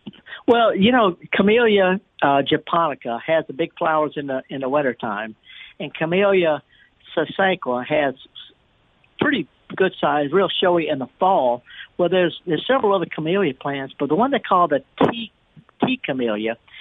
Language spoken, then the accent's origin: English; United States; because I was raised in the Delta in the summer, staring at water.